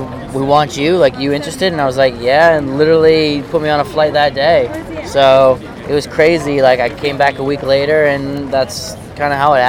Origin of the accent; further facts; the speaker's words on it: United States; He brought me over as an American.